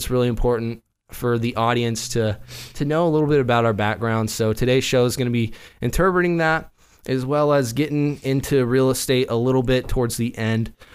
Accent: Mill City, Oregon, United States; also born or lived in Salem; Originally, I'm born here in Salem, just like a lot of y'all. And I was raised in Mill City until I was about 7. So, it's a little canyon town.

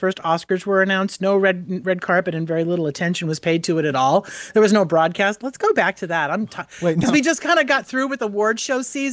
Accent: New Jersey, United States; Well, I hail from Jersey, so okay.

